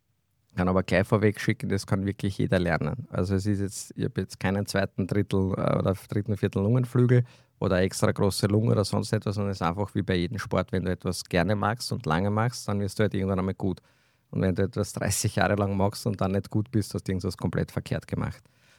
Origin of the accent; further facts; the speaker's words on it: Lower Austria, Austria; Ja, ich komme aus Niederösterreich. Also wir haben jetzt nicht so viele Zugänge zum Meer